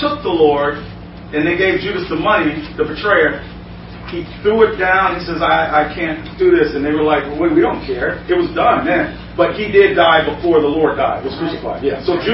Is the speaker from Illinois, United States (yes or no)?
yes; Chicago, Illinois, United States; I'm from Chicago.